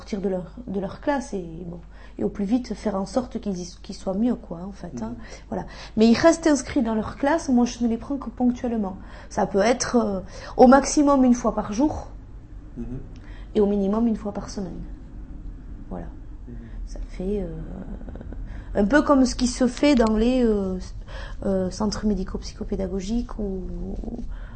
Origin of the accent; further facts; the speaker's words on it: Biarritz, Nouvelle-Aquitaine, France; Moi, je suis née ici à Biarritz.